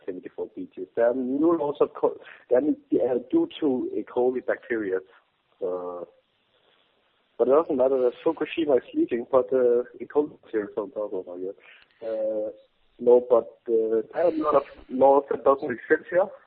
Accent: Copenhagen, Capital Region of Denmark, Denmark; I'm from Copenhagen. I'm part Finnish.

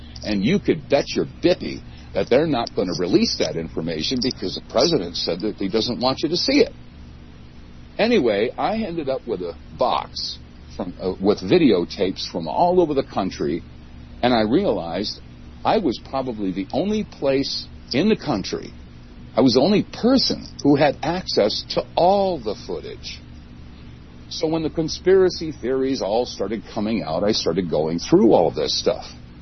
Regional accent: New York City, New York, United States; also born or lived in Buffalo; Because I grew up in New York City. I mean, I spent my wonder years in Brooklyn and Manhattan.

